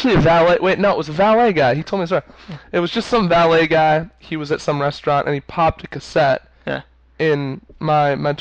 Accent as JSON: {"language": "English", "town": "Detroit", "region": "Michigan", "country": "United States", "said": "I remember, you know, telling him I'm from Detroit."}